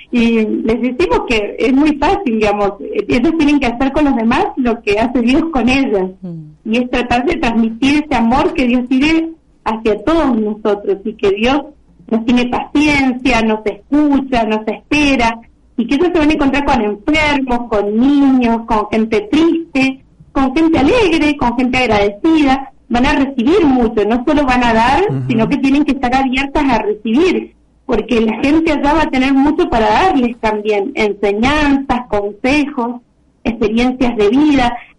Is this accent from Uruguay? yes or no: no; Mendoza, Argentina; Porque nosotros somos de Mendoza, más cerrados, más montañeses